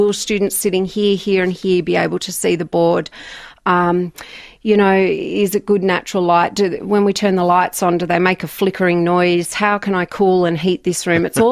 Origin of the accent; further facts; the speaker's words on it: Jindabyne, New South Wales, Australia; I grew up in Jindabyne on a farm